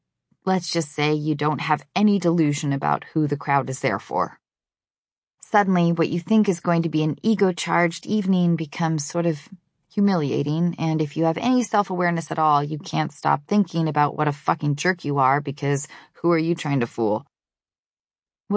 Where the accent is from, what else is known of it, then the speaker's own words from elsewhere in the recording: Seattle, Washington, United States; Growing up in Seattle, I was incredibly lazy about shaving my legs and was really unknowledgeable about body grooming in general.